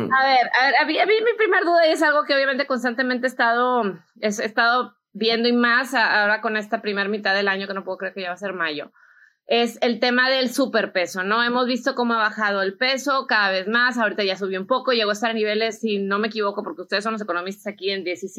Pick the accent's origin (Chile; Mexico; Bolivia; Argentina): Mexico; soy mexicana, americana, invierto aquí, invierto allá.